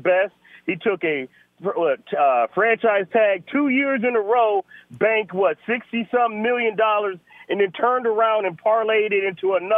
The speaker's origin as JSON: {"language": "English", "town": "Cleveland Heights", "region": "Ohio", "country": "United States", "tie": "born there", "lives_now": "Kalamazoo, United States", "said": "One, Chris, I was born in Cleveland Heights, my brother."}